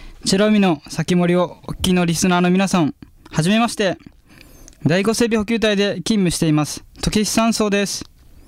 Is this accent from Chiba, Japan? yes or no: no; Haebaru, Okinawa, Japan; 出身は沖縄県南風原町です。